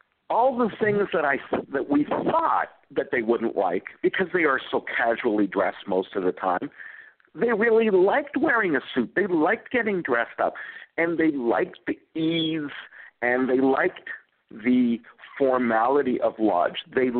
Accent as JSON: {"language": "English", "region": "Scotland", "country": "United Kingdom", "tie": "born or raised there", "said": "And yes, I was raised in Scotland"}